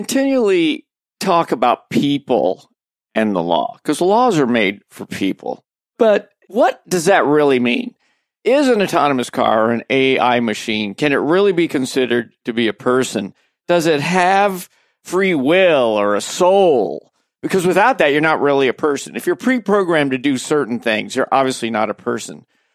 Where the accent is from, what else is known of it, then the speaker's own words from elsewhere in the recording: Midwest, United States; So I grew up in the Midwest, lots of four-way stops.